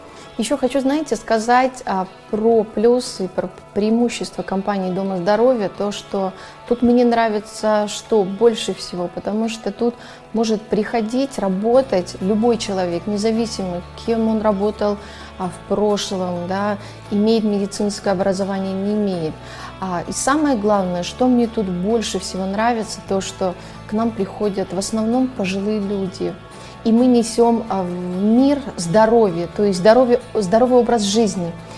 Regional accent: Tajikistan; now in Moscow, Russia; мне 35 лет, я родом из Таджикистана, по профессии я медик

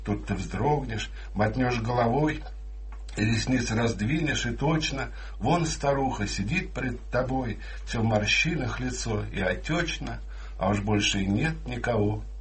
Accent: Saint Petersburg, Russia; Все мы, питерцы, каждый день спускаемся в это замечательное царство

